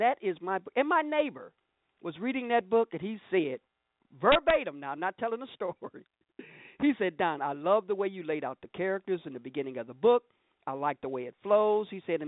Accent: Chicago, Illinois, United States; My hometown

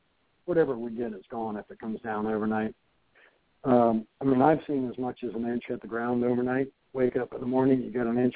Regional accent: Ohio, United States; now in Virginia, United States; Now, I came from Ohio.

